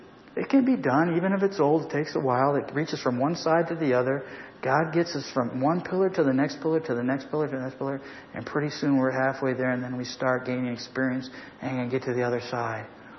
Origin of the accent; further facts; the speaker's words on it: Ohio, United States; Where I grew up in Ohio, there was wooden covered bridges that the Amish people used.